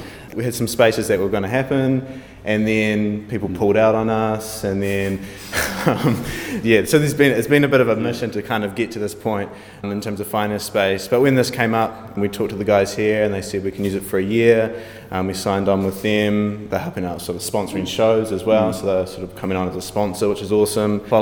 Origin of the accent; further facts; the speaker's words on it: Invercargill, Southland, New Zealand; I guess for me, I came here from Invercargill to study fine arts.